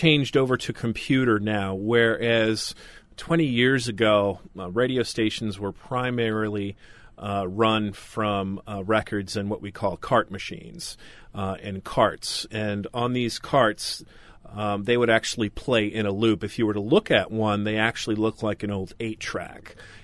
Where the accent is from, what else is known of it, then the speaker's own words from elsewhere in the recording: Patten, Maine, United States; I was actually a Patton kid, and I went to Katahdin High School, and I graduated in the class of 1998.